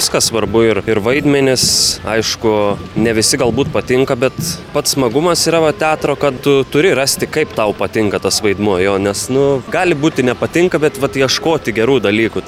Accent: Joniškis, Šiauliai County, Lithuania; now in Alytus, Lithuania; aš pats šiaip esu kilęs iš Joniškio, mokiausi Šiauliuose, tai taip pat keturis metus tenai gyvenau, kol mokiausi

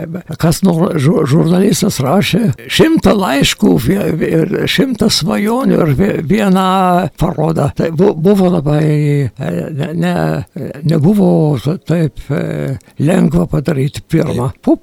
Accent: Alytus, Alytus County, Lithuania; Aš jau netoks jaunas žmogus. Čia aš tas berniukas iš Alytaus.

